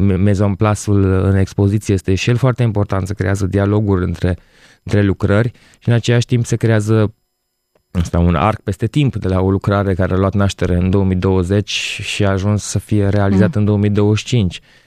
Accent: Timișoara, Timiș County, Romania; Eu sunt de la Timișoara.

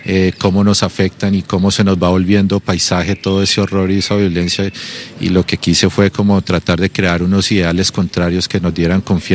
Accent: Colombia; Bueno, yo soy de Colombia y lamentablemente, pues a raíz de más de 50 años de conflicto, de guerra

